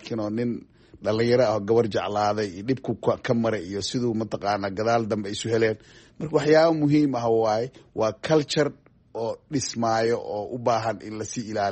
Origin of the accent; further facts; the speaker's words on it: Mogadishu, Banaadir, Somalia; born or raised there; also born or lived in Barawe